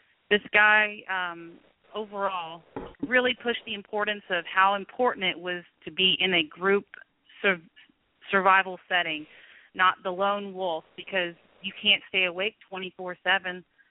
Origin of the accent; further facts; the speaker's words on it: Bosnia & Herzegovina; English is a second language; Be patient with my English, I'm from far away. I am from Bosnia